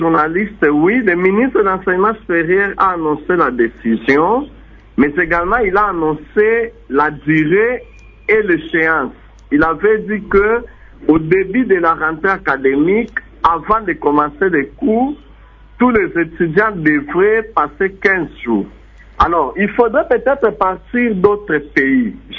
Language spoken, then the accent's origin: French; Algeria; En Algérie, ici chez nous en Afrique